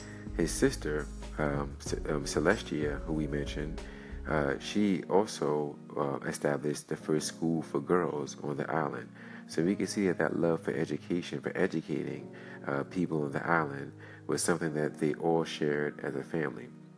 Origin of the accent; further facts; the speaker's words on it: Brooklyn, New York, United States; Even in here in America, in Jersey City, and even in my hometown of Brooklyn, New York